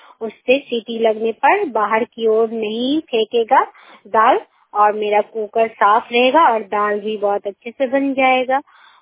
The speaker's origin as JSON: {"language": "Hindi", "town": "Nagarnausa", "region": "Bihar", "country": "India", "tie": "born or raised there", "said": "मैं नगर नौसा ग्राम के रहने वाली हूँ, पोस्ट ऑफिस भी नगर नौसा, जिला नालंदा के रहने वाली हूँ।"}